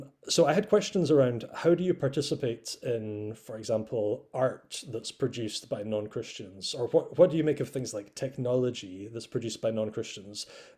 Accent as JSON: {"language": "English", "region": "Scotland", "country": "United Kingdom", "said": "so I come from Scotland. I grew up in a Presbyterian denomination."}